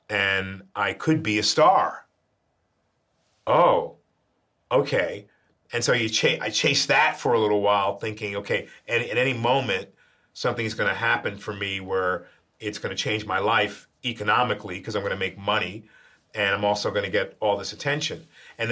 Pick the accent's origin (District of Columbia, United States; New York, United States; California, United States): New York, United States; I always thought that tough guy came from my growing up in New York until I went back to Naples, Italy and realized, oh.